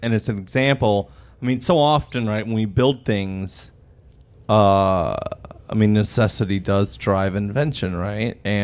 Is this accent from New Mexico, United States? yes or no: no; Tennessee, United States; Well, I grew up in Tennessee, where entertainment meant a bug zapper and a six-pack of beer.